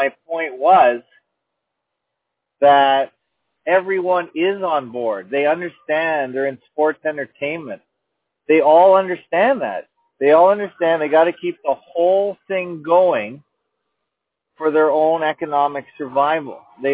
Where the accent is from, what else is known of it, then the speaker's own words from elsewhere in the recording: Canada; And as a Canadian, I'm always biased that they can't really let a Canadian team win